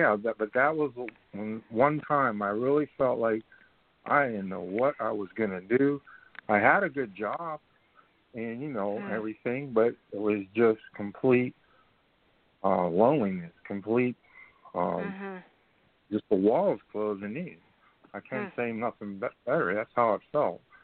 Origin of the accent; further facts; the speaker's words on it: Pittsburgh, Pennsylvania, United States; moved away as an adult; now in Houston, United States; See, I came from Pittsburgh, me and two other buddies. We were best friends. We grew up together. We all moved to Houston to get jobs back in the 70s because there was no work in Pittsburgh.